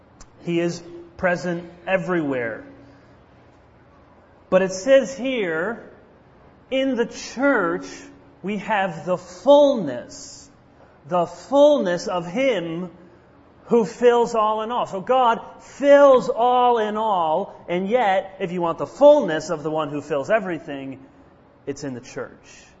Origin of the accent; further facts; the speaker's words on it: Jenison, Michigan, United States; I grew up in the church. Some of you know I grew up in Jenison. Went to Hager Park Reformed Church there.